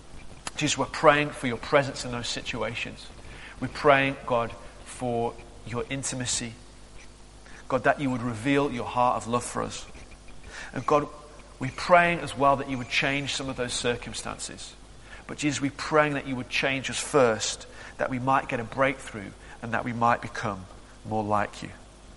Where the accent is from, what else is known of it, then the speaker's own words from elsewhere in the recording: United Kingdom; now in South Africa; one of the things I've noticed being in South Africa is that actually as British people, we're a nation of worriers.